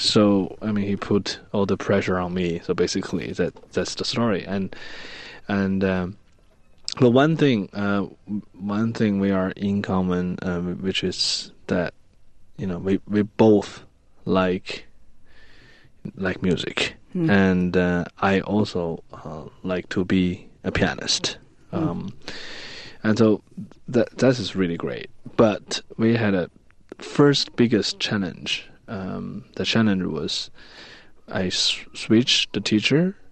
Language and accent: English; Shenyang, Liaoning, China; English is a second language; Back in my hometown, Shenyang, my father actually, he works as a police officer.